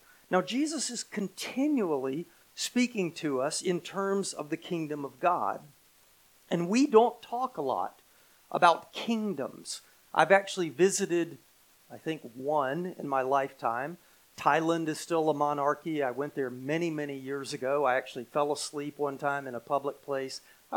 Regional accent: United States; And it would be pretty vain for me to protest, hey, I'm an American.

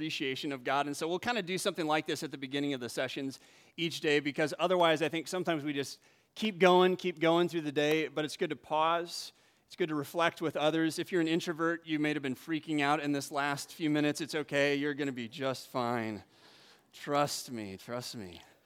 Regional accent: Illinois, United States; now in Wisconsin, United States; And I'm from Wisconsin now. I grew up in Western Illinois in the Mississippi River Valley, but the last 20 years we lived around Milwaukee

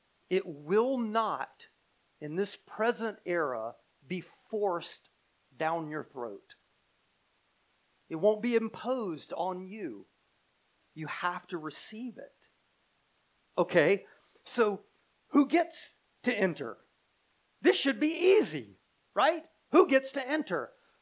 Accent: United States; And it would be pretty vain for me to protest, hey, I'm an American.

